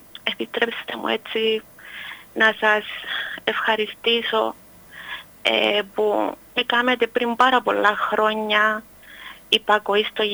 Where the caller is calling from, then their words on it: Nicosia, Nicosia District, Cyprus; από τη Λευκοσία μιλώ.